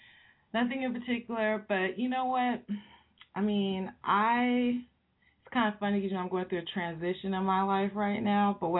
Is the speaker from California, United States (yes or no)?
yes; Hermosa Beach, California, United States; also born or lived in Compton; So, yeah, I grew up in Hermosa Beach and in Compton. And, you know, those are two opposite ends of the spectrum for people who know Los Angeles.